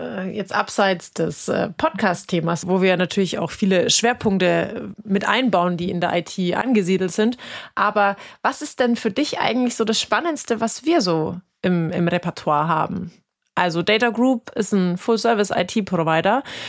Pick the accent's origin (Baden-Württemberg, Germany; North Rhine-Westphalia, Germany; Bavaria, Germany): Bavaria, Germany; born there; moved away as an adult; Ich komme auch gebürtig, wie man so schön sagt, aus dem Frankenland. Mich hat's dann auch nach dem Studium in den Norden verschlagen und wohne schon seit mittlerweile knapp 10 Jahren hier im Norden